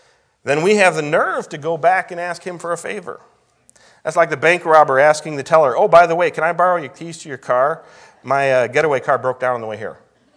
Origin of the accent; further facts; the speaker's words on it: Adrian, Michigan, United States; I grew up in Adrian, when you probably could leave your doors unlocked.